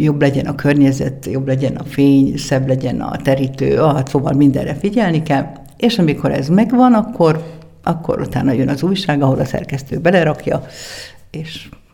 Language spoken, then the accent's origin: Hungarian; Hungary; mert én mégiscsak magyar vagyok